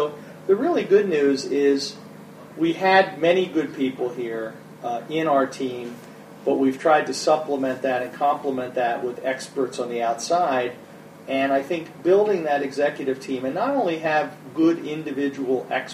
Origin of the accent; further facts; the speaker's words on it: Philadelphia, Pennsylvania, United States; also born or lived in Las Vegas, United States; I'm originally from Philadelphia, and so I'm an East Coast kid, and even though I spent a lot of time in Las Vegas